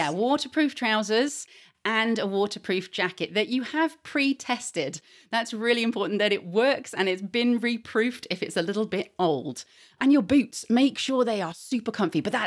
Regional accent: England, United Kingdom; I'm from the Midlands originally, the Midlands of England.

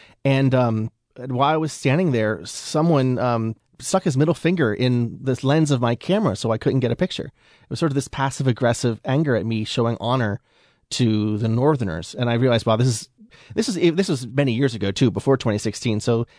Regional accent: the South, United States; I find that sometimes as a Southerner, even as I was doing this book

